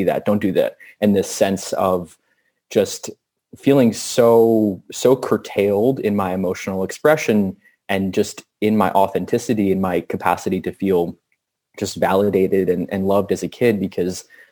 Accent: New York City, New York, United States; And I grew up in New York in the 90s, which was still a pretty rough situation in many ways, but also a really vibrant situation.

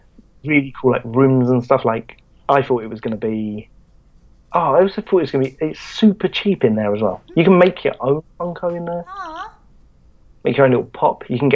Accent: England, United Kingdom; Because we're two idiots from England.

